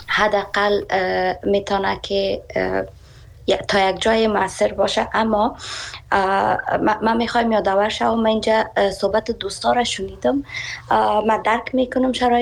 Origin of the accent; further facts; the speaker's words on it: Afghanistan; moved away as an adult; خودم به حیث شخصی که به می بورسیه ها از افغانستان برآمدم و آمدم اینجا فعلا مسئول مصروف تحصیل هستم